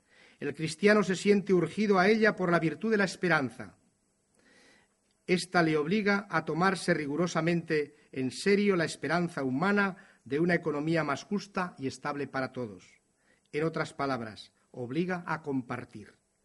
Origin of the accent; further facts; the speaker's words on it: Soria, Castile and León, Spain; Decía el otro día un sabio de mi tierra en Soria